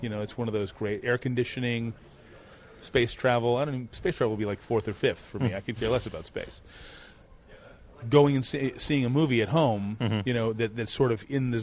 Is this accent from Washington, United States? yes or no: yes; Washington, United States; also born or lived in Detroit, United States; No, not at all. I was born in Detroit, and then I moved at a young age to Washington State.